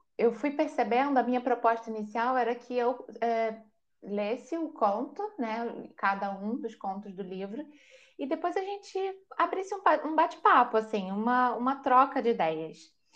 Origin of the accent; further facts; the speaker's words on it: Brazil; now in Portugal; eu sou brasileira, mas eu vivo aqui em Portugal já há quase 4 anos.